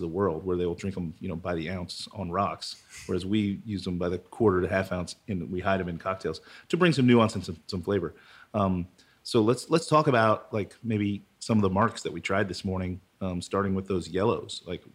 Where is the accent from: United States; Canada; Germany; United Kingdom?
United States; Panama City Beach, Florida; Panama City Beach, Florida, not Panama. Oh, but, sorry. But yes, but right on the Gulf Coast. So yeah, lots of seafood.